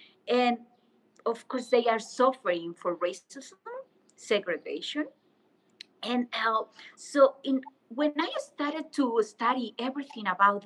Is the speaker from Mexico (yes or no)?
yes; Mexico; English is a second language; it's unbelievable that I'm from Mexico and I don't know my community.